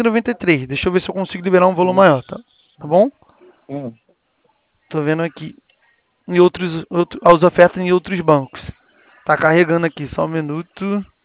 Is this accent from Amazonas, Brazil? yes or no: no; Americana, São Paulo, Brazil; A gente é de Americana.